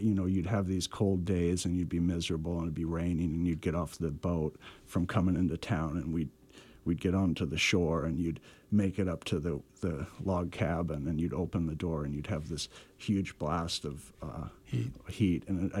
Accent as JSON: {"language": "English", "region": "Alaska", "country": "United States", "said": "I think I've never felt downcast because I was from Alaska."}